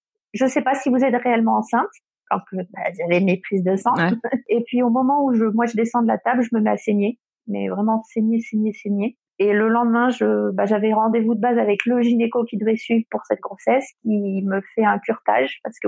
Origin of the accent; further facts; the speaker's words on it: Grenoble, Auvergne-Rhône-Alpes, France; moi je suis grenobloise.